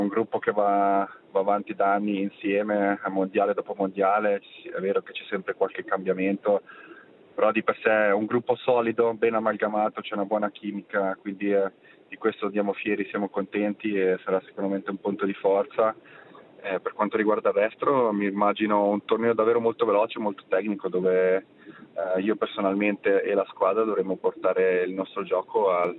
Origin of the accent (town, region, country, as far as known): Switzerland